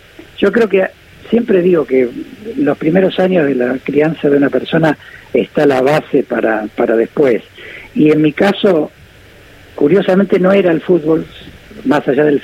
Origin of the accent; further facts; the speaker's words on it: Rosario, Santa Fe, Argentina; Yo fui en mi barrio en Rosario, yo me crié muy cerca del Parque Independencia.